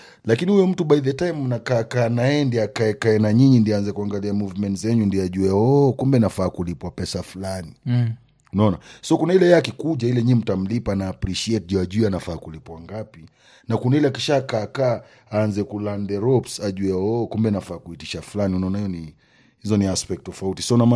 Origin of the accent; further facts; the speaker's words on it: Kenya; Kwanza hata sisi tukienda huko wanajua tumetoka Kenya